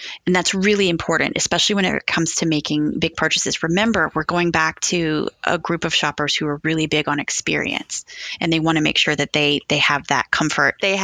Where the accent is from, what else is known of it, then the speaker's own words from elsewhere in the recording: Nashville, Tennessee, United States; I'm from Tennessee. I was born and raised in Nashville